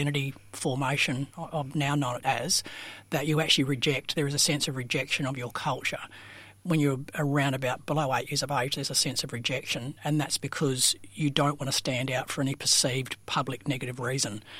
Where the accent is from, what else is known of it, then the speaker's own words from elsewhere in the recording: Useless Loop, Western Australia, Australia; also born or lived in Carnarvon, Australia; So we were mostly, the reason why I was born in Carnarvon, we didn't actually live in Carnarvon, we lived in a big metropolis called Useless Loop